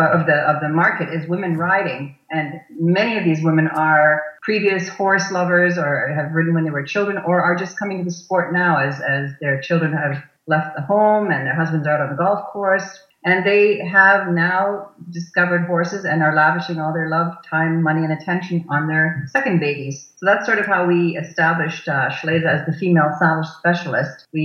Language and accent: English; Germany; now in Toronto, Canada; Well, we came over in 1986 from Germany when Jochen was asked to be the official saddler for the World Dressage Championships.